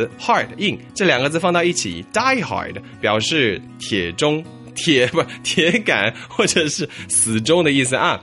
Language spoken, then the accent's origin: Chinese; Hunan, China; 比方说咱们湖南人经常喜欢吃很辣的菜